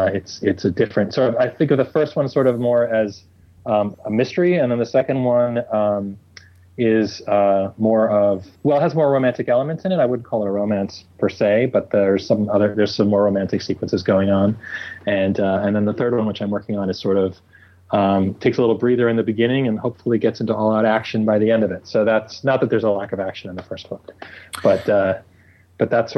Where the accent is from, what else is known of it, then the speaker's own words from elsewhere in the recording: New Jersey, United States; also born or lived in Manhattan, New York / Connecticut; So I was born in Manhattan, and I lived there until I was about 7 or 8. So not tremendously long, but I lived in Connecticut. Then I lived in New Jersey. Mm-hmm. Actually went to high school in Jersey